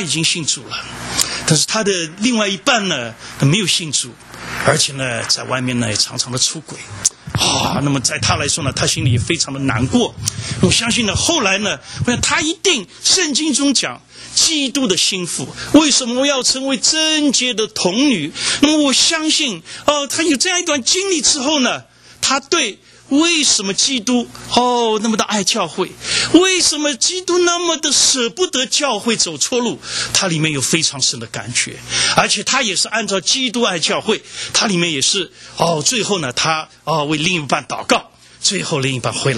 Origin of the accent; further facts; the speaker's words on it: Shanghai, China; 那我是上海来的啊